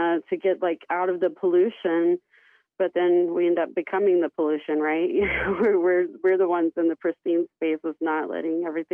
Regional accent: Oklahoma, United States; now in Kansas, United States; And I'm from Oklahoma, down at the Citizen Potawatomi Nation, south of Shawnee, Fire Lake.

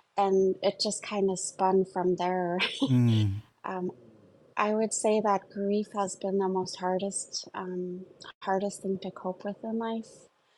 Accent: Anchorage, Alaska, United States; I'm from Anchorage, Alaska. My family is originally from St. Mary's, my dad's side, and my mom's side is originally from Vancouver Island, from a town called Duncan, British Columbia. So I grew up most of my life in Anchorage

